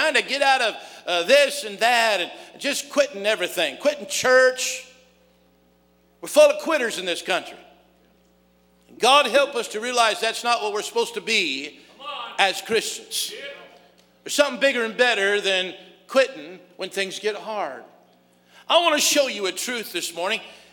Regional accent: Cody, Wyoming, United States; growing up in Cody, Wyoming is where I'm from. We thought y'all were nuts.

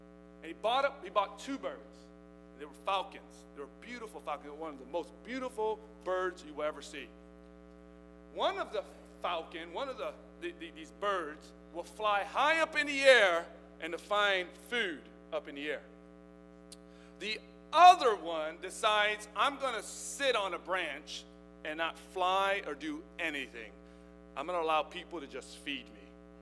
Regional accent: Sacramento, California, United States; Man, I'm from Sacramento.

